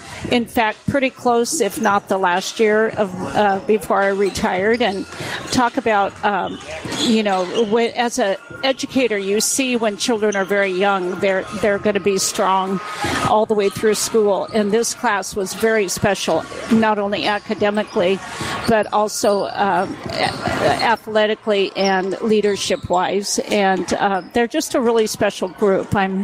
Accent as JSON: {"language": "English", "town": "Amity", "country": "United States", "tie": "born or raised there", "said": "Well, I was born and raised in Amity on a farm out of the city a few miles. And so I attended all of my educational years at Amity Elementary, middle, and high school."}